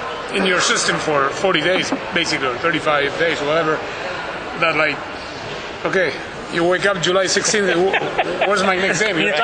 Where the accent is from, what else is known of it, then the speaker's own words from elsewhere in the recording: Argentina; I'm from Argentina